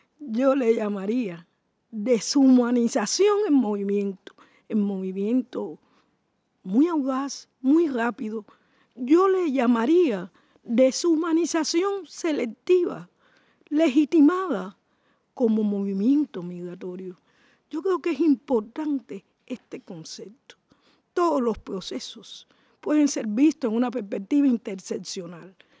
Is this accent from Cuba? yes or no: yes; Cuba; como caribeña, como isleña, como cubana, como mujer, el tema de las migraciones, la movilidad internacional y el tráfico de personas atraviesa mi pueblo